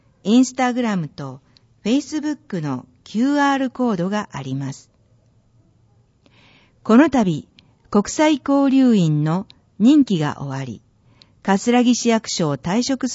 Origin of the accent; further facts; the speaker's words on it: Melbourne, Victoria, Australia; Japanese is a second language; now in Japan; いつかオーストラリアや私の出身のメルボルンに来てください。私はこれからも日本に住み働き続けます。